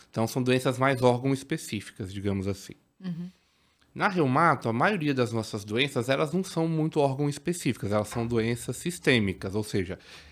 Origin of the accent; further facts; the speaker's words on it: Minas Gerais, Brazil; eu sou de Minas, eu fiz faculdade lá, residência de clínica